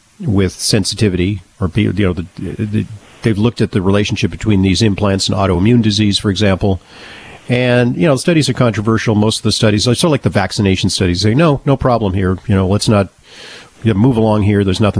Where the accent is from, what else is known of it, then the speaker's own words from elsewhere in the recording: Manhattan, New York, United States; I'm from Big Town. I'm from Big Town, New York. We also refer to it as Manhattan.